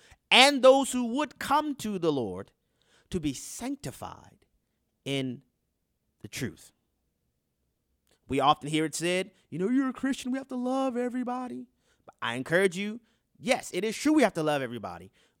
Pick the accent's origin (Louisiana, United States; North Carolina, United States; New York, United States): Louisiana, United States; New Orleans; What about my hometown, New Orleans, Louisiana?